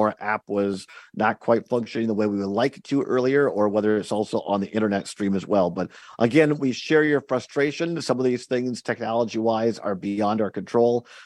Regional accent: Richland Center, Wisconsin, United States; WRCE AM 1450 and FM 107.7 is where we are at today here in my hometown, Richland Center.

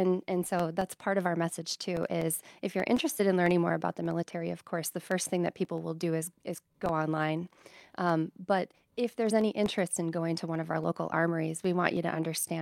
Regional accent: Darlington, Wisconsin, United States; I born and raised in Darlington, Wisconsin.

